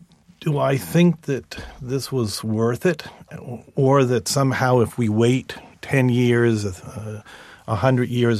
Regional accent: Long Island, New York, United States; I'm a Jew from Long Island, not a Catholic priest.

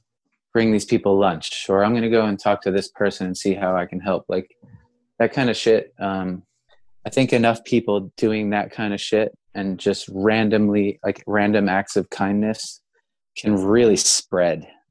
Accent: United States; being an American right now is extremely stressful.

